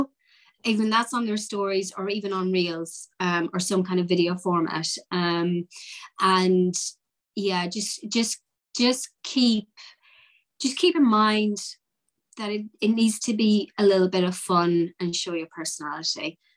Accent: Ireland; I mean, I grew up in Ireland, rural Ireland.

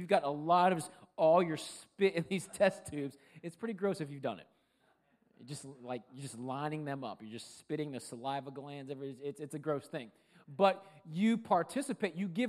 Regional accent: Puerto Rico; I'm like, sweetheart, I'm Puerto Rican. Like, I am from the Commonwealth of Puerto Rico. My parents are Puerto Rican.

